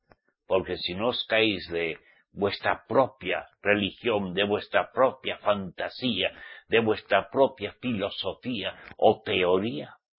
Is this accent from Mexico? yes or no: no; Basque Country, Spain; en mi tierra, yo soy vasco, ¿saben? Soy vasco. Ahí, del norte.